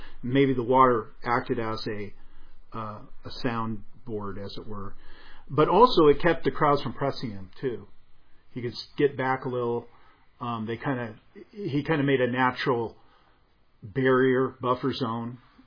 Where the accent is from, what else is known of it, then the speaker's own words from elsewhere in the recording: Seattle, Washington, United States; Now, I grew up in the Pacific Northwest in Seattle. There's a place in Seattle called Ballard.